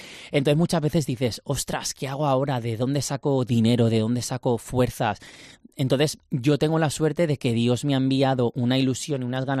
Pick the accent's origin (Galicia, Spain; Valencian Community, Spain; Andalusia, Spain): Valencian Community, Spain; Alzira; vengo de Alcira, de Valencia.